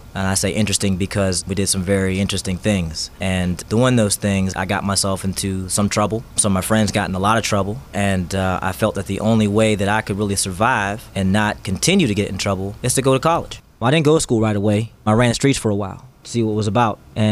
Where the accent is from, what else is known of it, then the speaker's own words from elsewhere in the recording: Plum Borough, Pennsylvania, United States; Originally, I'm from Plumborough, way out there in Holiday Park and Monroeville area.